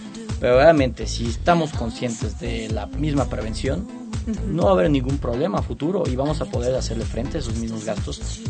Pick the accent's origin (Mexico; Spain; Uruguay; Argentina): Mexico; No, como mexicanos a veces no prevemos.